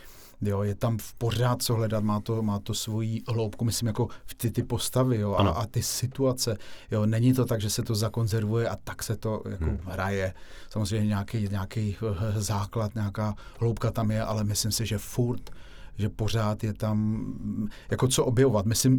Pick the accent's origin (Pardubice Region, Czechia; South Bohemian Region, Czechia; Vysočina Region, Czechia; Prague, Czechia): South Bohemian Region, Czechia; Písek; born there; Tam jsem se narodil, v Písku. Kousek od Písku mám, doposud tam vlastně bydlí moje mamka v domě.